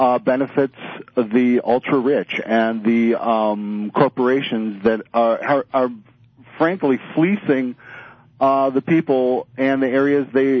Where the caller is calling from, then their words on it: Minnesota, United States; from Minnesota.